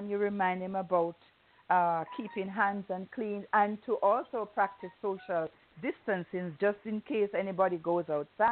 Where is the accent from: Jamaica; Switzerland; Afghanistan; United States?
Jamaica; Kingston; I know about that because I'm here from Kingston, Jamaica.